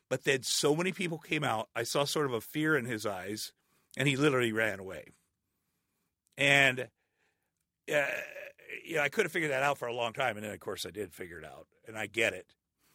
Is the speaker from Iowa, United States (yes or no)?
yes; Ottumwa, Iowa, United States; moved away as an adult; also born or lived in Minneapolis; It was not possible, I decided, to get from Ottumwa, Iowa to Hollywood.